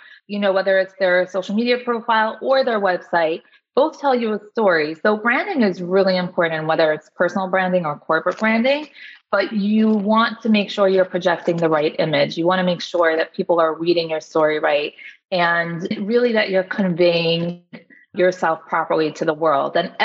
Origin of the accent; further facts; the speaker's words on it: New York, United States; So I grew up in upstate New York for the most part of my childhood and later years.